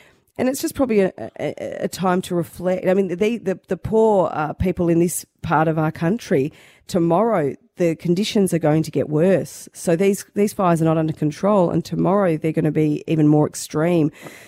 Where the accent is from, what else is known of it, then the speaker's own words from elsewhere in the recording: Wonga Park, Victoria, Australia; I grew up in Wonga Park and we were just surrounded by bush